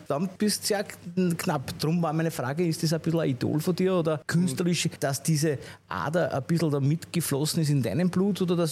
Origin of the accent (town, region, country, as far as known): Switzerland